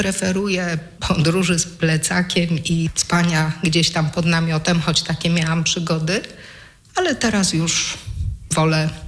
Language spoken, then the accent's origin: Polish; Włoszczowa, Świętokrzyskie Voivodeship, Poland; pochodzącego tak jak ja z Włoszczowy.